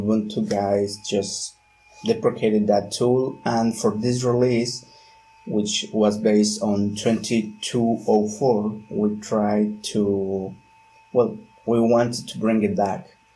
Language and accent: English; Poza Rica, Veracruz, Mexico; I'm from Poza Rica, Veracruz, Mexico.